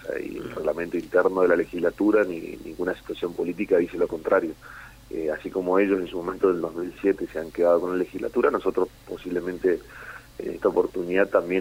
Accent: Chaco, Argentina; nosotros, como no solamente como chaqueños, sino también como argentinos

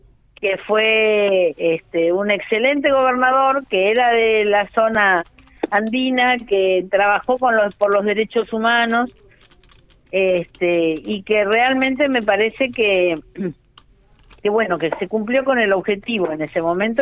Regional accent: Maquinchao, Río Negro, Argentina; yo era una médica joven de un pueblo de la línea sur, yo venía, llegué desde Maquinchao, uh-huh. O sea, no es que era de las grandes ciudades rionegrinas

